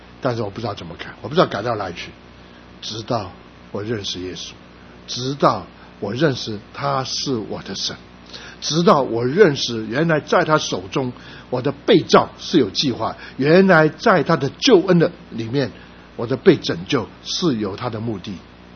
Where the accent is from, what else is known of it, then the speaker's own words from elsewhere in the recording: China; 他是印度人，我是中国人